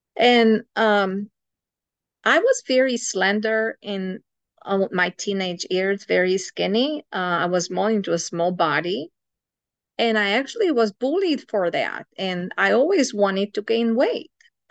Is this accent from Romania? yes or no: yes; Romania; English is a second language; So I was born in Romania in Carpathian Mountains. And when I was little, the community that I was where I was born, they were very big on foods and meals.